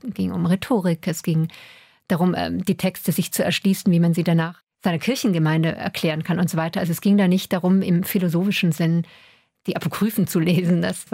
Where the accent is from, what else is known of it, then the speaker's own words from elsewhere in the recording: Vorarlberg, Austria; ich bin in Vorarlberg aufgewachsen, in einem sehr katholischen Land, und bin auch groß geworden im Katholizismus und auch gerne.